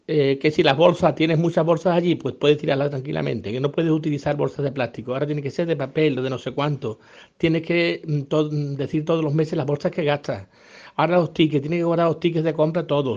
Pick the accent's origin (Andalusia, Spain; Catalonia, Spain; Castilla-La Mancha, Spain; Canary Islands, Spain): Andalusia, Spain; somos andaluces, somos exagerados